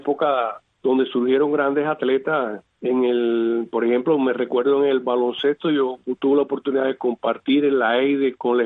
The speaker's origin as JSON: {"language": "Spanish", "town": "Palma Soriano", "region": "Santiago de Cuba", "country": "Cuba", "tie": "born or raised there", "also_born_or_lived": "Sancti Spíritus / Bayamo", "said": "Pero después, de niño, me crié prácticamente entre Palma Soriano y Bayamo."}